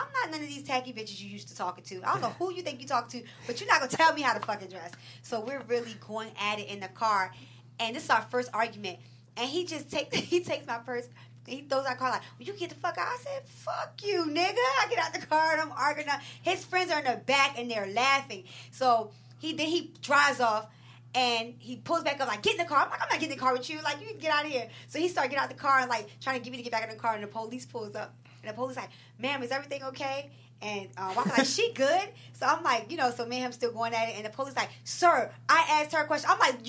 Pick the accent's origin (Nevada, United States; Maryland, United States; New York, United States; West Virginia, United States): Maryland, United States; Baltimore; And I'm from up north. I'm from Baltimore.